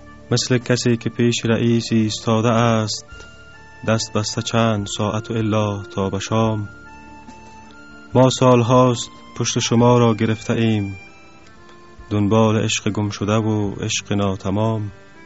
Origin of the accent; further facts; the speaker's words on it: Kabul, Afghanistan; also born or lived in Parwan; متولد سال 62 هستم و در کابل تولد شدیم و تا فعلا زندگی میکنیم.